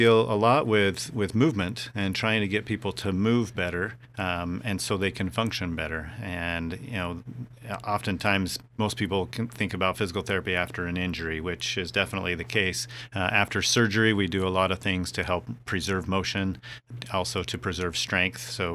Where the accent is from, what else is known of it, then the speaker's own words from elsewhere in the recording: Washington, United States; And then I left the service and went to my home state of Washington and practiced there for 6 years in a small rural community.